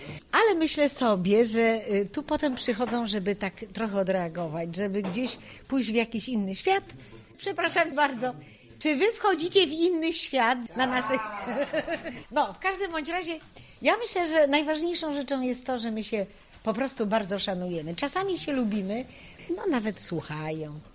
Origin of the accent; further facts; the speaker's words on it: Wrocław, Lower Silesian Voivodeship, Poland; born there; Urodziłam się we Wrocławiu, chociaż moi rodzice, ojciec był poznaniakiem, a mama pochodziła z Kresów, ze Stanisławowa, dzisiaj to Iwano-Frankiwsk. I takie to jest wszystko wymieszane